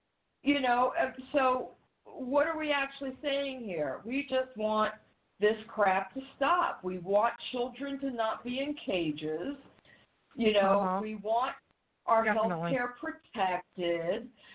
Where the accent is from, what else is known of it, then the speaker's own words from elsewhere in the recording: United States; it's like, yeah, I'm sorry, I'm calling from America. Please don't hate me.